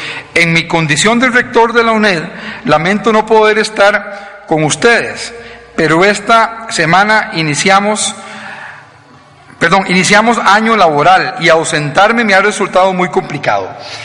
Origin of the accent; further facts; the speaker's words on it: Costa Rica; Como hermanos centroamericanos, como latinoamericanos, como costarricense, pero principalmente como creyente de que la educación es un bien universal